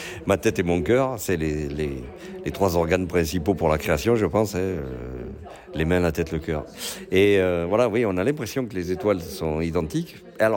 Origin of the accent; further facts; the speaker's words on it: Sarlat, Nouvelle-Aquitaine, France; moi je suis de Sarlat. Et puis tout le monde me connaît à Sarlat.